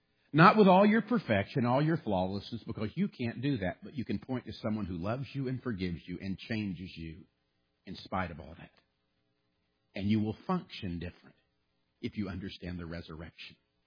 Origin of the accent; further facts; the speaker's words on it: Illinois, United States; also born or lived in Kentucky; I'm from Kentucky, but I've never liked Kentucky basketball. And after watching that game, I was pulling for Wisconsin. They're a Big Ten school. I grew up in Illinois.